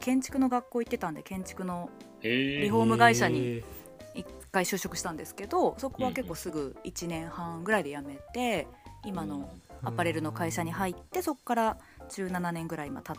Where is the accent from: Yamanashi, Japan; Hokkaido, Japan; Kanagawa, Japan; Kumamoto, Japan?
Hokkaido, Japan; そうです、北海道出身で、今も北海道在住です。 ずっと北海道です。